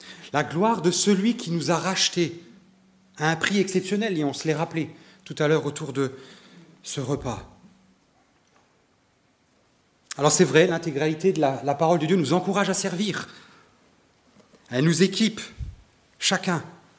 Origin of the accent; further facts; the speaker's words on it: Grand Est, France; now in Wittenheim, France; Je suis alsacien, barinois pour être précis.